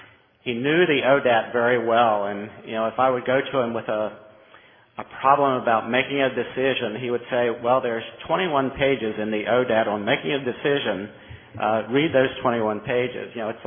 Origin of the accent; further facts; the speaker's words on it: Silver Spring, Maryland, United States; I'm from Silver Spring, Maryland is my home group. I'm from Maryland, and I bring you greetings from Maryland.